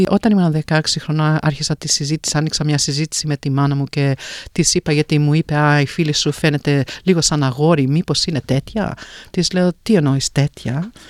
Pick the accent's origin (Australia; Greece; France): Australia; Melbourne, Victoria; Μεγάλωσα στο North Fitzroy, στο Miller Street North Fitzroy. Είχαμε μαγαζί εκεί πέρα, Μιούπα. Σαν πολλούς τους Έλληνες, εγώ γεννήθηκα 64, 1970, αγοράσαμε το μαγαζί.